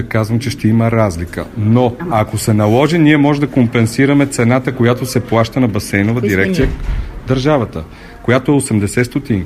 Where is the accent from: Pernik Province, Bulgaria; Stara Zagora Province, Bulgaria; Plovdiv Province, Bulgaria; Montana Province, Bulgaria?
Pernik Province, Bulgaria; Pernik; И ние сме от Перник.